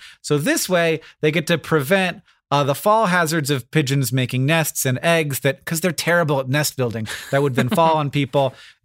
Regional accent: Florida, United States; I grew up in Florida, and there are times when you wouldn't want to like swim around in the ocean for sure.

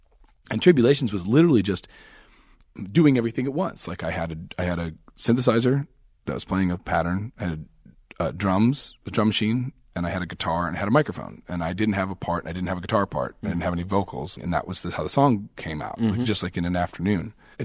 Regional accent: Canada; I'm Canadian. We're not American.

